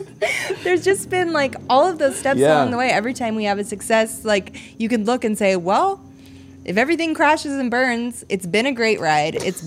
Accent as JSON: {"language": "English", "town": "Vancouver", "region": "Washington", "country": "United States", "said": "We're from Vancouver, Washington."}